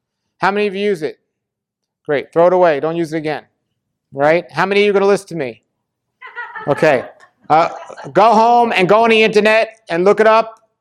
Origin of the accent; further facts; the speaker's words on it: New York, United States; I'm from New York. There's no way I'm eating the fish in New York.